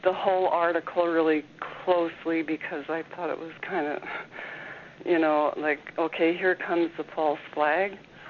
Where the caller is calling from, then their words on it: British Columbia, Canada; from British Columbia, Canada.